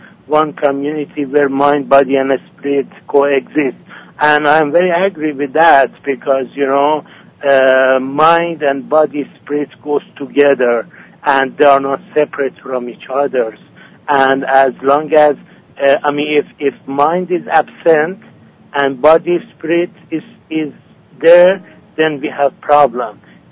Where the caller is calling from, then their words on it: Oregon, United States; from Oregon.